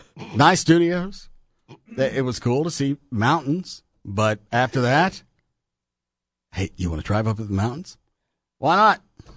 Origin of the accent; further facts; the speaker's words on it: Dallas, Texas, United States; I was born here. I'm a Texan. There's a pride that goes along with it.